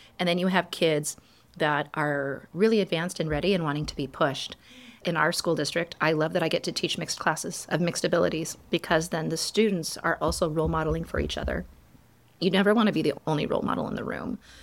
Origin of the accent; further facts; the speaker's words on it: Oregon, United States; I'm from Oregon. I want to see palm trees. And I'd never been anywhere outside of Oregon and California.